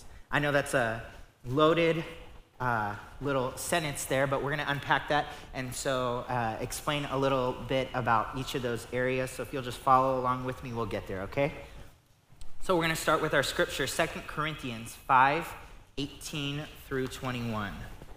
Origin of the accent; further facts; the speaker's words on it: Texas, United States; This is my wife, Nicole. We have a 4-month daughter. Her name is Quinn. And we're from South Texas. We are not Texan, or we are not New Yorkers. I've never lived in New York.